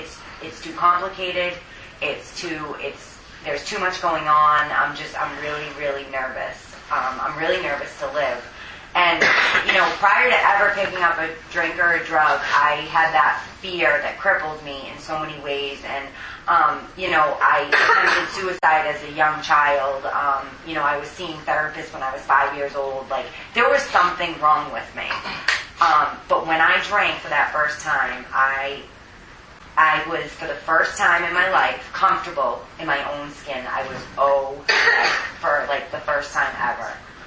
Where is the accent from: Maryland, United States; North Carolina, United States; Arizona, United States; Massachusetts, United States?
Massachusetts, United States; Boston; I'm from Boston, Massachusetts, and I started, drinking at a relatively young age.